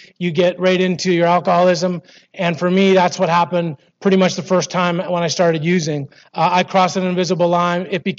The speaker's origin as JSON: {"language": "English", "country": "Canada", "tie": "born or raised there", "said": "So you'll probably figure out I'm Canadian, and that doesn't make me an alcoholic, but it sure gives me a head start. Growing up in Canada was what it was. It's super cold"}